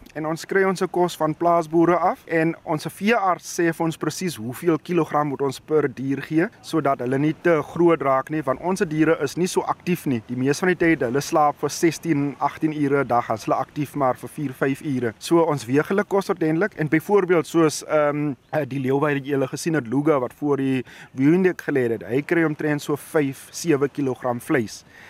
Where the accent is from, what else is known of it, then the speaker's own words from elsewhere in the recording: Seymour, Eastern Cape, South Africa; Ja, nee, ek het ook op 'n plaas groot geword. Ek kom daar van Seymour van Beaufort, so 100 km uit Gramstad uit Makanda. Dis daai kant wat ek kom van hy kant af. So ek het tussen skape, beeste, bokke groot gemaak en al daai goed.